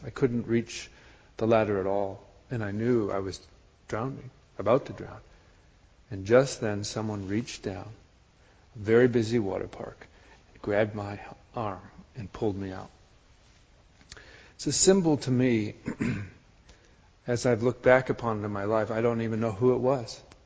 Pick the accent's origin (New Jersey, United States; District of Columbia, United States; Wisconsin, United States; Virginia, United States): Wisconsin, United States; And growing up in Wisconsin, I wasn't the greatest swimmer.